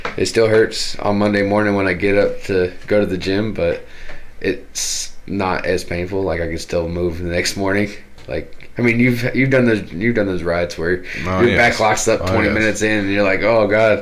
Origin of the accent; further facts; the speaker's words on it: the South, United States; I'm from the South.